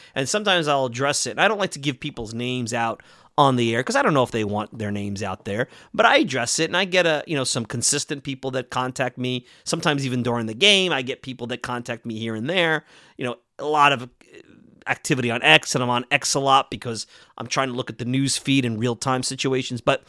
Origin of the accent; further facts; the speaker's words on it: New York City, New York, United States; And I currently live on Long Island. I grew up in New York City and Brooklyn. I'm a lifelong New Yorker.